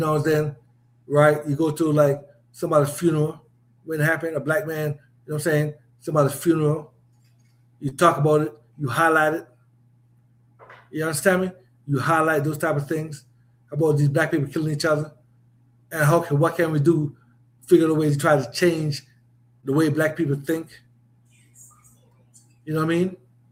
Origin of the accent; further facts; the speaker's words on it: Jamaica; I'm a Jamaican, so I still want to to know what's going on in Jamaican politics.